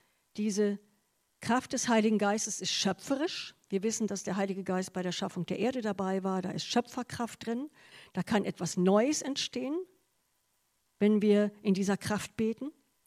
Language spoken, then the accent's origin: German; Goslar, Lower Saxony, Germany; Ich komme ja aus Goslar, aus dem Harz, und da sind viele Stauseen.